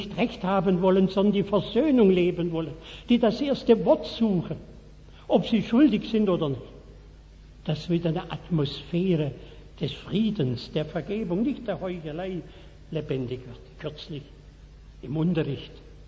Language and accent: German; Baden-Württemberg, Germany; Aber bei uns im Schwarzwald, da ist Liebe über 60% Wille.